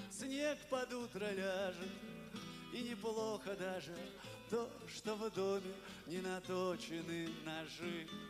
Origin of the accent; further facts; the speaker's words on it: Chelyabinsk, Chelyabinsk Oblast, Russia; born there; Но если я уже родился в Челябинске